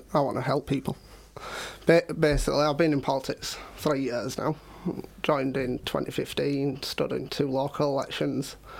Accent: Yorkshire and the Humber, United Kingdom; I was born in Holmwood, spent some of my childhood in Scarborough, spent 6 years living in Thornbury and another 6 years living in Ravenscliffe. So very local.

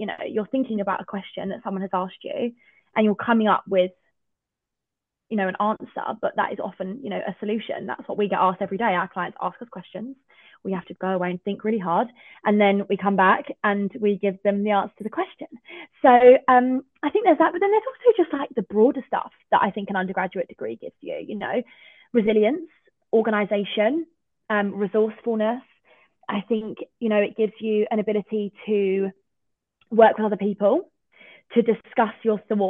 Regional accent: East of England, United Kingdom; I'm from Essex, so I was always going to apply to London firms.

